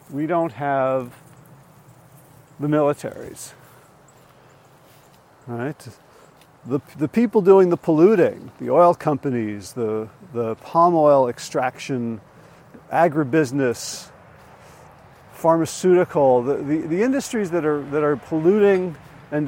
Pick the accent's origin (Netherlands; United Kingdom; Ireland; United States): United States; New Jersey; threats to in where I grew up in North Jersey